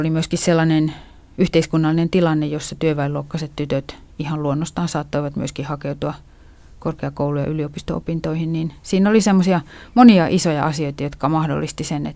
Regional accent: Kuopio, North Savo, Finland; tuolla Savossa, mistä olen kotoisin, Kuopiossa.

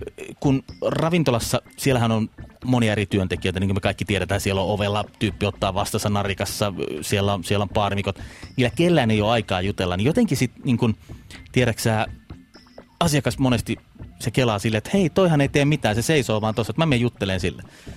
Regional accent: Keminmaa, Lapland, Finland; mä oon kotoisin Kemin maalta, en Kemi.

